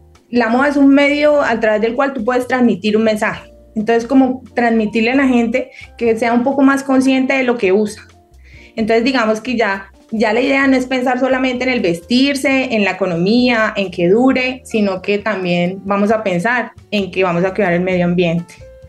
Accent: Valle del Cauca, Colombia; Yo soy del Valle del Cauca

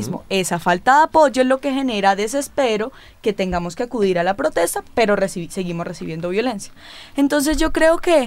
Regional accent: Colombia; El desespero, como colombianos, en este caso como mujeres, decimos, ¿qué más hacemos?

